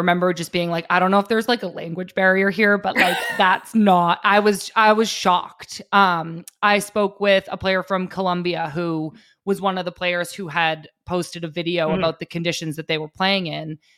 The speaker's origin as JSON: {"language": "English", "country": "United States", "said": "we had such an advantage just by being American and having what we have."}